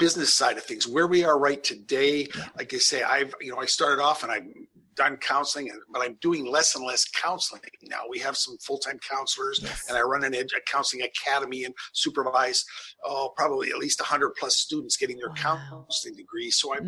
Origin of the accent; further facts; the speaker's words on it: Canada; born there; I was born in Canada. I actually have an engineering degree from there